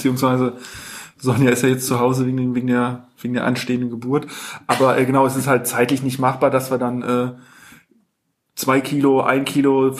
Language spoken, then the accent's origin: German; Hesse, Germany; now in Cologne, Germany; Also ich komme tatsächlich gar nicht aus Köln. Ich bin so wie du nach Köln emigriert. Ich komme aus Hessen, aus Nordhessen. Deswegen habe ich, gut, wie man es nimmt, keinen Akzent, entweder leider oder zum Glück.